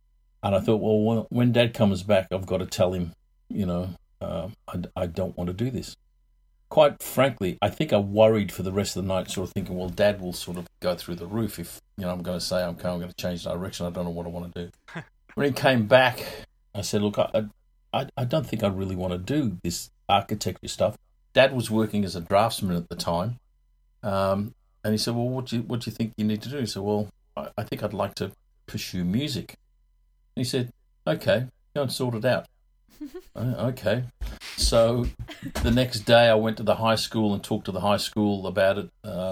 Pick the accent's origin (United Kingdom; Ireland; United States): United Kingdom; England; born there; moved away; I was born in England a long time ago. My folks moved out here in 64.